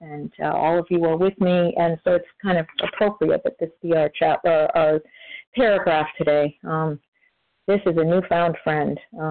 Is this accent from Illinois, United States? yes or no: no; New Hampshire, United States; I'm from New Hampshire, currently snowboarding in Florida for the winter.